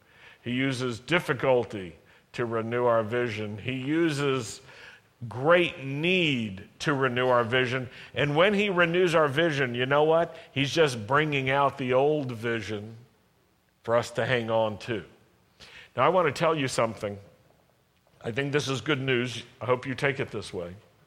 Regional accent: Virginia, United States; Well, some of them maybe were Baptists, Southern Baptists, because I grew up in Virginia.

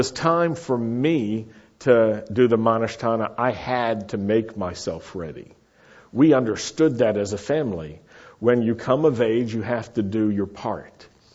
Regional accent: Roanoke, Virginia, United States; I grew up in Virginia, in Roanoke, Virginia, southwest in the Blue Ridge Valley, the Shenandoah Valley, Blue Ridge Mountains.

